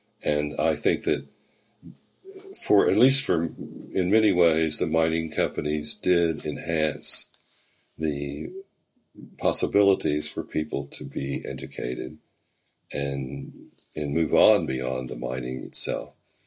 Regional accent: Mount Hope, West Virginia, United States; there were dozens of mining communities around the hub, which was my hometown of Mount Hope.

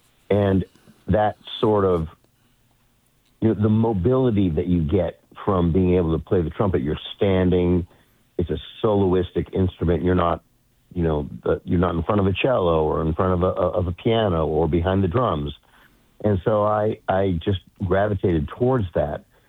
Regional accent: Corvallis, Oregon, United States; Well, I grew up in Corvallis, Oregon, which was about 80 miles south of Portland.

